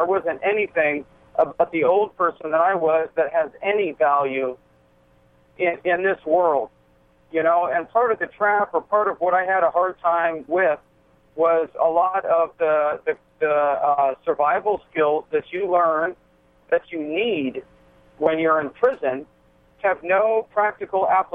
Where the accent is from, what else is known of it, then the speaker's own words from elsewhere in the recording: California, United States; I grew up in California Youth Authority. I graduated later on to state prison.